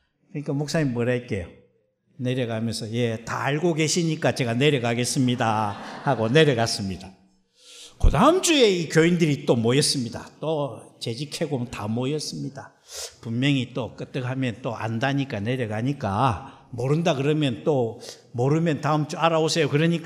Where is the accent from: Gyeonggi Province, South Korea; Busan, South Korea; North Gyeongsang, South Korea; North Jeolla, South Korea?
Busan, South Korea; also born or lived in Seoul; 그래서 서울에서 태어나서 부산으로 아버님이 임직을 옮기게 되었습니다.